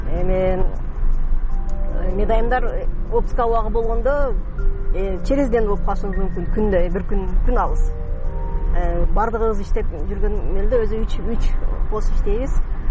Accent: Batken, Batken Region, Kyrgyzstan; born or raised there

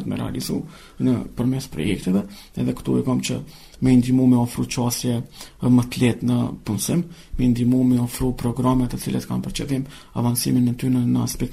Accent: Kosovo; Ne, si Kosovar, si pjesëtar të komuniteteve Roma, Ashkali dhe Gjipjan

